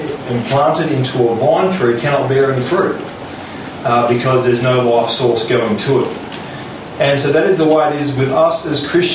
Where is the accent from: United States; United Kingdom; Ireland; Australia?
Australia; Murray Bridge, South Australia; First 13 years of my life, I grew up in Murray Bridge in South Australia, and it's a very dry place, roughly 100, well, over 100 kilometres away from Adelaide.